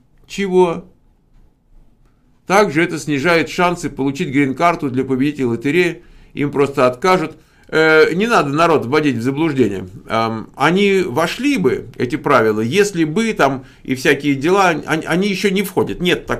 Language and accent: Russian; Russia; also born or lived in Germany; Родился в Германии, всю жизнь живу в России.